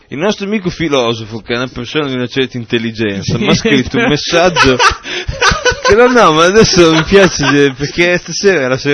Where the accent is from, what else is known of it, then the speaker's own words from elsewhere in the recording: Emilia-Romagna, Italy; noi che siamo romagnoli della bassa